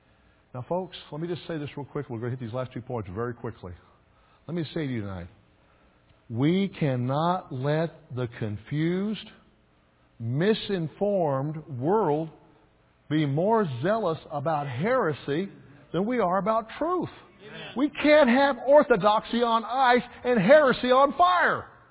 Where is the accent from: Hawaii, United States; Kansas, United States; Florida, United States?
Kansas, United States; born or raised there